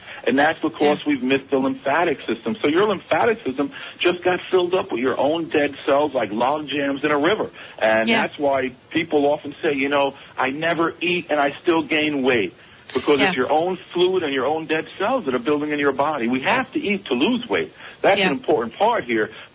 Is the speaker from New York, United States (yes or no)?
yes; New York City, New York, United States; You know, I grew up in Brooklyn, New York, and we hung our clothes, four family homes next to each other, so everybody got to see each other's laundry.